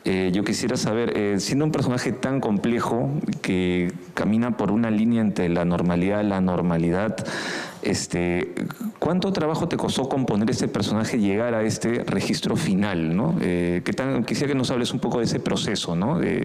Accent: Peru

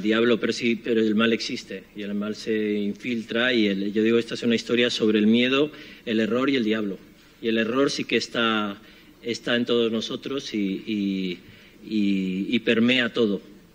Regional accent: Spain; Mi padre era chileno, mi madre española, y siempre he mantenido ese vínculo. Pero no puedo negar que me he criado en España y me siento español.

